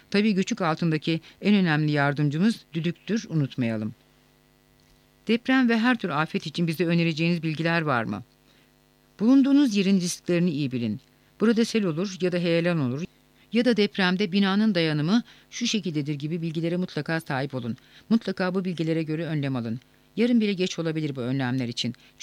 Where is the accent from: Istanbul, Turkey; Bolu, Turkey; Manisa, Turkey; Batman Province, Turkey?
Manisa, Turkey; born there; 1970 yılının Şubat ayında Manisa'da dünyaya geldim. Manisalı bir ailenin ortanca çocuğuyum.